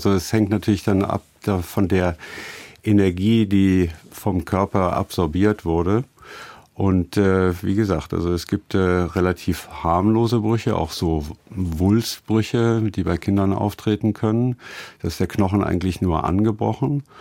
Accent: Münster, North Rhine-Westphalia, Germany; ich komme ja aus der Fahrradstadt Münster, wo wir sehr viele Fahrradunfälle sehen

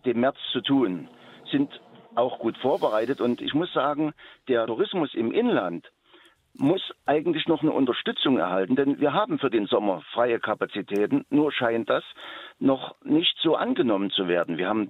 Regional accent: Eisenach, Thuringia, Germany; Ja, ich komme aus Eisenach, einer kleinen Stadt

